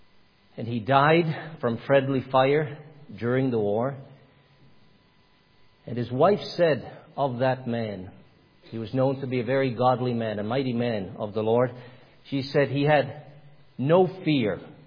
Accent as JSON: {"language": "English", "country": "Canada", "tie": "born or raised there", "said": "we did come to Canada in 1981. I grew up in Canada."}